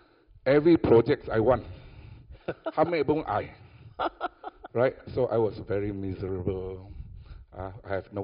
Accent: Johor Bahru, Johor, Malaysia; I went down to Johor Bahru, my hometown.

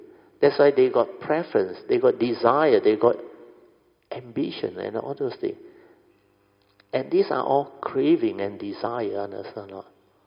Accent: Malaysia; Why can't we call ourselves Malaysian? We are all Malaysian.

